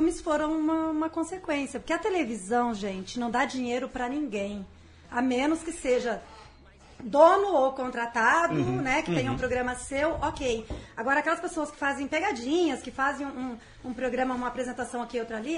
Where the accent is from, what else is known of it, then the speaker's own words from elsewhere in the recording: Paraná, Brazil; born there; also born or lived in Santa Catarina / Rio Grande do Sul; now in São Paulo, Brazil; Eu nasci no Paraná. Mas eu morei em Santa Catarina.